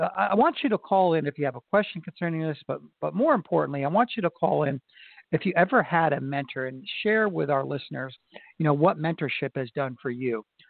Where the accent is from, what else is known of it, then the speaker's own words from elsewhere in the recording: Florida, United States; But I've decided to add another one this time in Florida, my home state, in the DeBary area